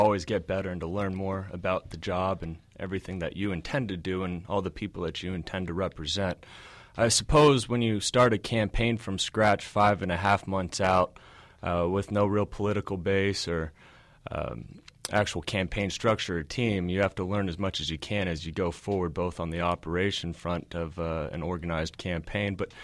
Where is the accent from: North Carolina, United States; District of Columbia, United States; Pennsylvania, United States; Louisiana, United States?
District of Columbia, United States; Washington; I've gotten so passionate about serving our constituency in my home town in Washington, D.C.